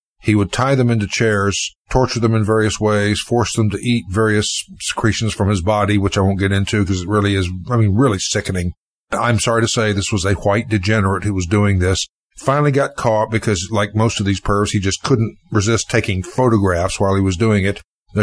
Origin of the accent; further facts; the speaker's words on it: United States; born there; I'm a Native American. I was born here in America.